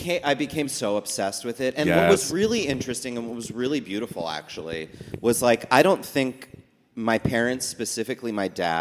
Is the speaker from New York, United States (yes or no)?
no; West Orange, New Jersey, United States; West Orange, New Jersey.